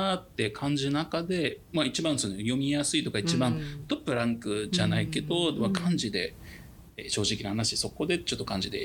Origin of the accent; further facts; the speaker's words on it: Egypt; now in Japan; もともとエジプト出身だからエジプト、いつかまあ帰っても